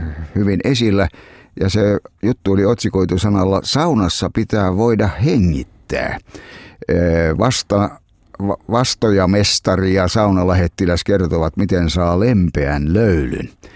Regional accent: Savo, Finland; mutta minä savolaisena kyllä sanon vastaajamestari

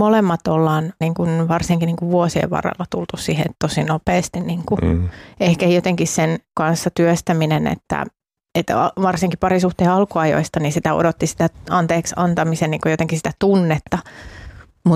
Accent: Ostrobothnia, Finland; Mä tuun Pohjanmaalta ja mulla on semmoinen hyvin niin kuin voimakas tämmöinen niin kuin pohjalainen tämmöinen yrittäjäkulttuuri

